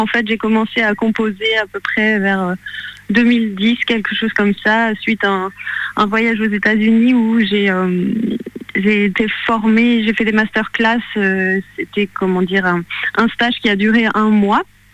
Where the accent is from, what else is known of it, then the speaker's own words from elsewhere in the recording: Sélestat, Grand Est, France; On est en Alsace, de Célestat, pour moi, pour ma part en tout cas.